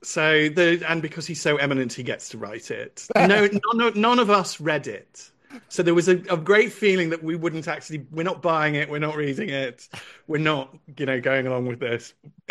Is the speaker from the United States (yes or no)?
no; West Midlands, United Kingdom; And I'm a boy from Worcestershire.